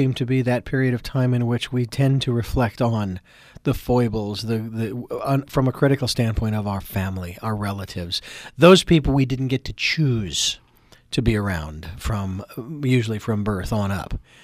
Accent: Phoenix, Arizona, United States; And I'm from Phoenix, Arizona, so needless to say, a lot of people don't have that.

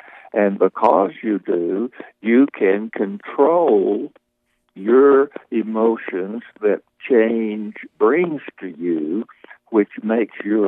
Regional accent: Tennessee, United States; born or raised there

